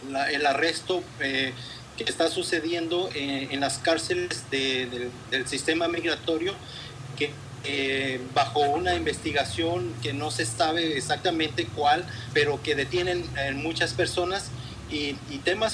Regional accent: Colima, Mexico; moved away as an adult; now in Seattle, United States; Yo soy de México, de Colima, y estoy en la ciudad de Seattle, Washington.

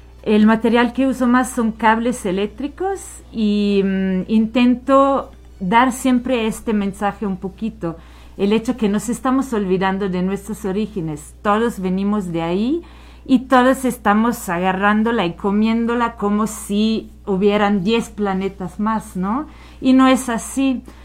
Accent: Switzerland; Yo vengo de Suiza, entonces vengo de la montaña también. Me siento un poquito a casa.

